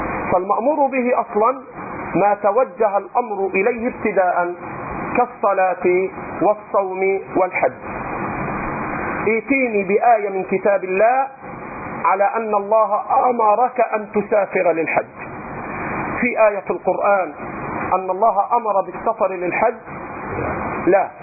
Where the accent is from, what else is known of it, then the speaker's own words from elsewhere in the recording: Egypt; ولذلك عندنا في مصر بيوجعوا روسنا انتخابات.